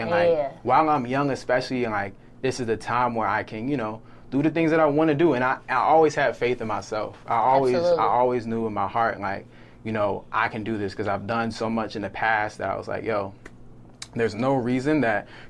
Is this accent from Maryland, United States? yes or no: yes; Maryland, United States; now in Atlanta, United States; So I'm from like Howard County, Maryland. So it's like like a suburban area.